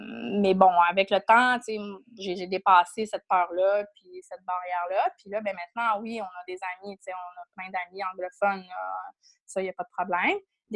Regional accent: Quebec City, Quebec, Canada; moi, je venais de Québec, puis c'est, tu sais, comme on l'a dit, vraiment une Frenchy place, pas besoin de parler l'anglais.

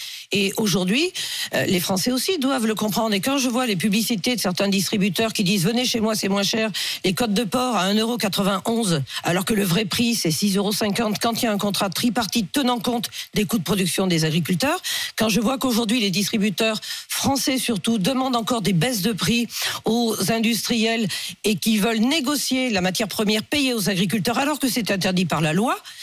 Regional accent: Pays de la Loire, France; Moi, je suis du Maine-et-Loire.

